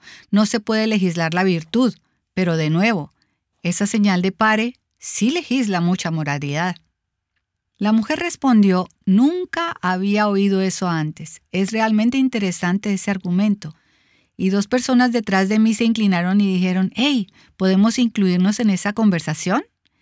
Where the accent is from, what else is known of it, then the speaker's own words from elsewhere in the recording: North Carolina, United States; Yo soy de Carolina del Norte, Cámara de Representantes 2.